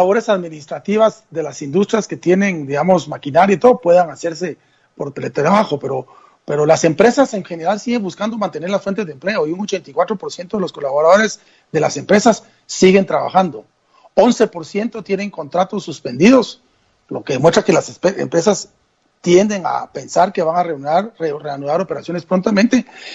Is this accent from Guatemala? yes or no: yes; Guatemala; y de una manera muy creativa, como somos los guatemaltecos.